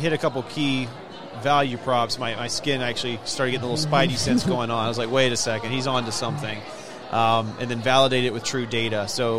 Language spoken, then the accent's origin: English; Atlanta, Georgia, United States; Well, I grew up here in Atlanta. I grew up on the South Side. I did not come from a very affluent family